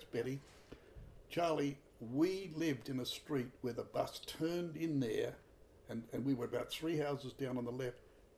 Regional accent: Woodside, South Australia, Australia; no, in Woodside. We lived in Woodside

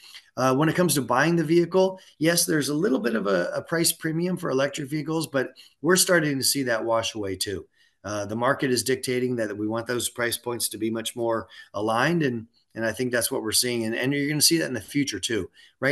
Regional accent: Canada; born there; I was born in Canada, so I know cold temperatures

